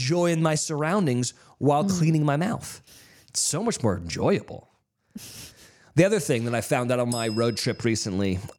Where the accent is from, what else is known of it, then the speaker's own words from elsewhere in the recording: California, United States; I'm Californian.